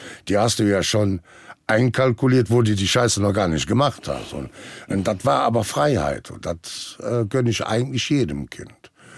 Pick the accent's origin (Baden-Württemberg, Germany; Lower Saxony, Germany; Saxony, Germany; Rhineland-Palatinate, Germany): Rhineland-Palatinate, Germany; Prüm; Aber ich komme ja gebürtig aus Prüm, also die tiefste Eifel.